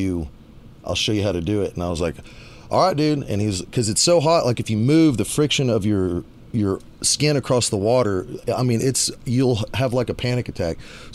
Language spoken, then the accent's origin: English; Texas, United States; I claim San Saba County and Northeast Texas, because my family's from San Saba County, like both sides... for a long, long, long time.